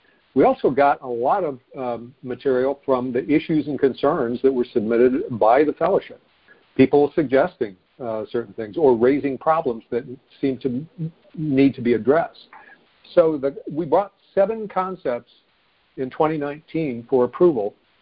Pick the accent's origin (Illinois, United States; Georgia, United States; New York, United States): Illinois, United States; Chicago; from Chicago, as mentioned, and I am a debtor and a business owner.